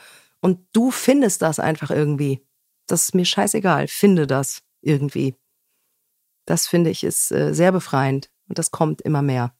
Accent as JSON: {"language": "German", "town": "Wetzlar", "region": "Hesse", "country": "Germany", "said": "in meiner alten Heimat, wo ich eben herkomme, in Wetzlar"}